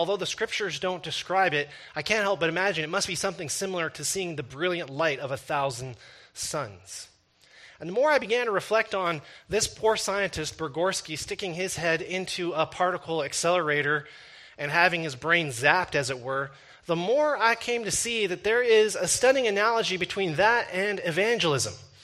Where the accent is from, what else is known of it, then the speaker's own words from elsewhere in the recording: Canada; as Christians, particularly as Canadian, polite Canadian Christians, we are increasingly reluctant to take them there.